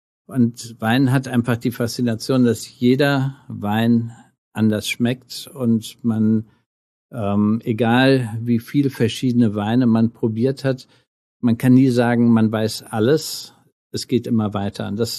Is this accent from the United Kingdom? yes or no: no; Kenya; somit hatte ich das große Privileg, meine Kindheit in Kenia zu verbringen.